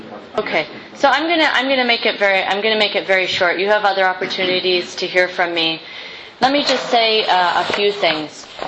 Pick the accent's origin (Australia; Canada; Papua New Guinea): Canada; now in United States; I increasingly feel like an immigrant to the United States. At first when I came from Canada, I didn't